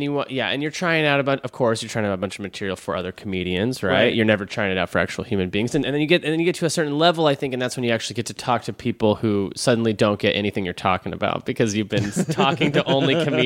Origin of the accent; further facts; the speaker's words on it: Dallas, Texas, United States; I'm from Dallas, Texas, and in Dallas, Texas, you know, that's where I developed as a stand-up comedian.